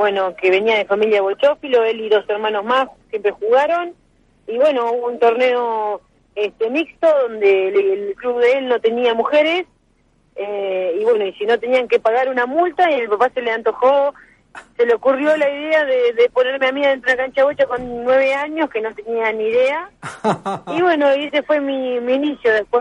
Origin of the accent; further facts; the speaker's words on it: Olavarría, Buenos Aires Province, Argentina; Yo soy de Olavarría, de la provincia de Buenos Aires.